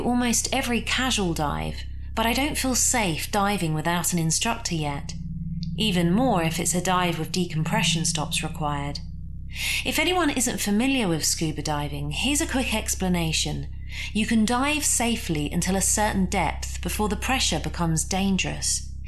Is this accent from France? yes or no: yes; French Caribbean, France; I'm from the French Caribbean, so it's not unusual to scuba dive during Christmas holidays.